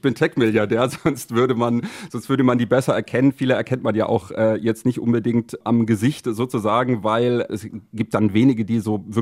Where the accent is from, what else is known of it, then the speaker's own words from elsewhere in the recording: Stuttgart, Baden-Württemberg, Germany; now in San Francisco, United States; Ich komme aus Stuttgart ursprünglich